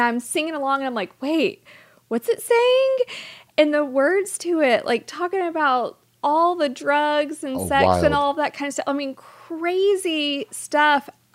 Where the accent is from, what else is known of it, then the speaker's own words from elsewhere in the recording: Louisiana, United States; Yeah, I'm Cajun.